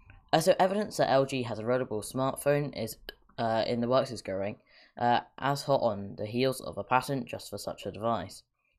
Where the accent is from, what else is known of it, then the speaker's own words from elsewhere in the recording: United Kingdom; I hate talking in dollars, I'm British